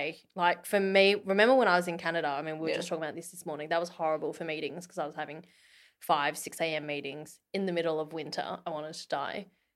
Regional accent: Australia; Like me, being an Aussie

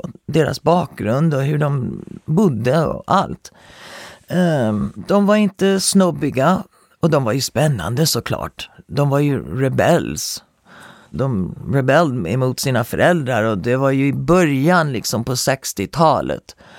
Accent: Sweden; Som svensk så upplevde man det som liksom att de tränger sig inom ens egen space om man inte är van.

